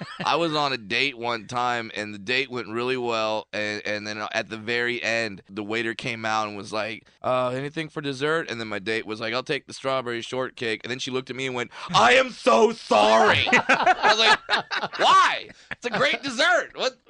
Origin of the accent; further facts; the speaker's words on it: Los Angeles, California, United States; You see, I'm from Los Angeles, where where if you throw a carb in the middle of a grocery store, people scatter like it's a live grenade.